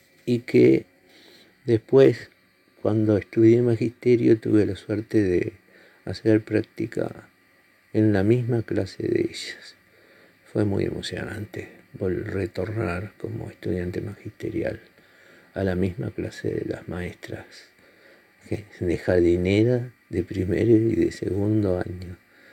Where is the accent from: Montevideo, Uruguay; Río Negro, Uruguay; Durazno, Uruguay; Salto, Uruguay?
Salto, Uruguay; mi infancia en Salto fue muy feliz, porque en primer lugar fui a la escuela número 3, cuando estaba ubicada en calle Invernici, entre calle Brasil y Uruguay